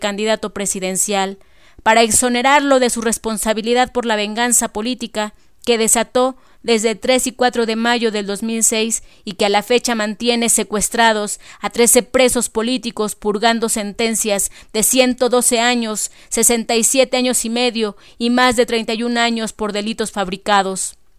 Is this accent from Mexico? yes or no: yes; Atenco, State of Mexico, Mexico; a mi pueblo, Atenco